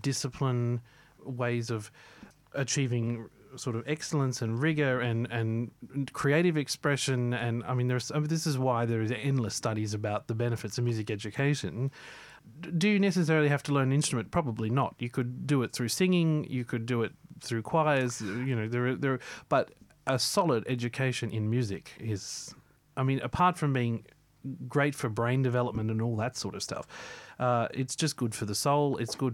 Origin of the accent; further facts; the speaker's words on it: Queensland, Australia; I'm fortunate I grew up in Queensland